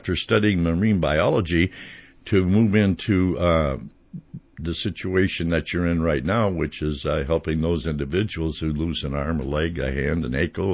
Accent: St. Paul, Minnesota, United States; and I grew up in St. Paul

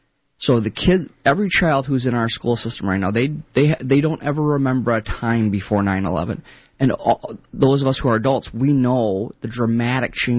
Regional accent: New York, United States; I think a lot of people know that I grew up in New York, and I went to my undergraduate work I did at St. John's in Queens in New York City.

